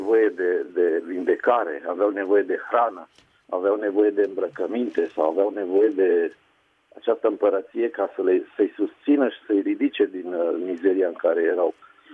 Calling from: Paris, Île-de-France, France; de la Paris.

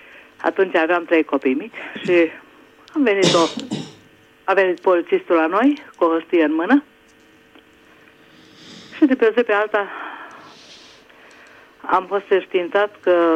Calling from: Budapest, Hungary; din Budapesta.

